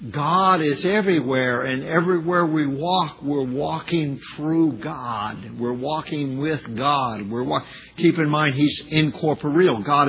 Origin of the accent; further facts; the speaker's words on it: Arkansas, United States; And then I come to Oregon and they frown upon just dumping it in your yard. Man, I was from Arkansas.